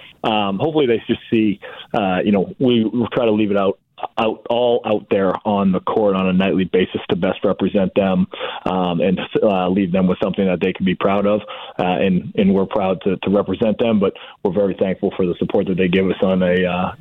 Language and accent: English; Boston, Massachusetts, United States; I grew up in Boston where they, you know, supposedly have great fans, but don't hold the candle to ours.